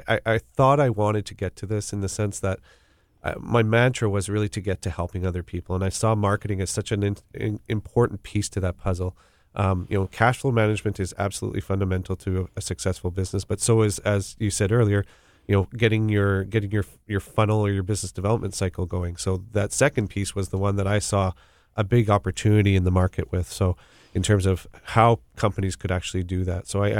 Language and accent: English; Winnipeg, Manitoba, Canada; I'm from Winnipeg